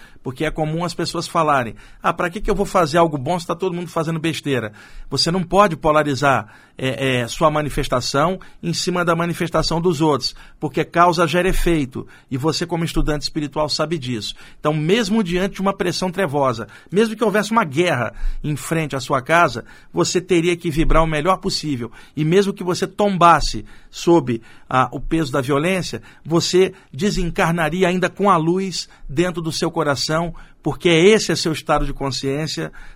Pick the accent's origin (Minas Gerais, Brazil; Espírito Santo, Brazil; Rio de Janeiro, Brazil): Rio de Janeiro, Brazil; now in São Paulo, Brazil; Eu, como carioca que mora há 20 anos aqui em São Paulo, já passei por isso no Rio de Janeiro também, quando morava lá.